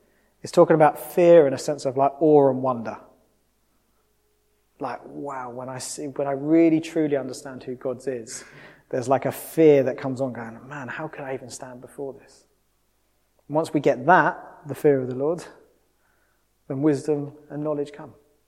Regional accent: United Kingdom; As British people, we can be naturally critical and analytical.

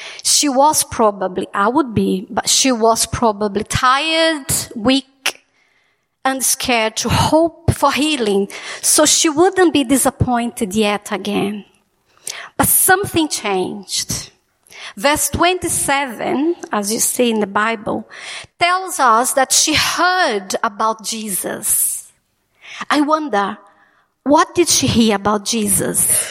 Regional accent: Brazil; I am not an Irish woman. I'm from Brazil. But I'm married to an Irish man.

